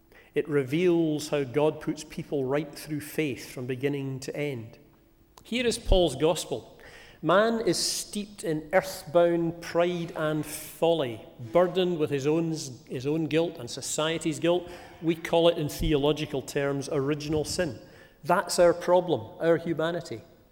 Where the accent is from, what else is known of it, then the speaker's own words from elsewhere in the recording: Glasgow, Scotland, United Kingdom; I'm from Glasgow, no mean city.